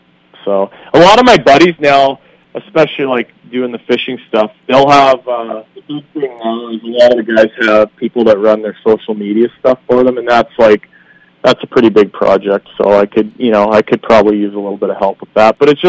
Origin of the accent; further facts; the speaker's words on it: Canada; So there's two other Canadian guys, Chris and Cordy Johnston, that fish.